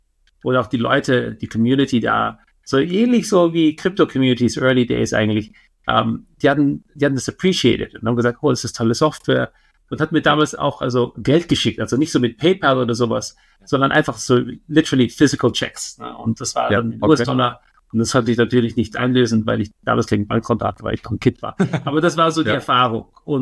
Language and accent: German; Vienna, Austria; born or raised there